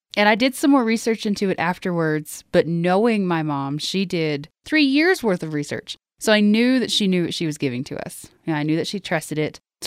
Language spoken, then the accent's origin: English; Tennessee, United States; now in Colorado, United States; I'm originally from Tennessee, and then about 13 years ago, moved out here to Colorado with family.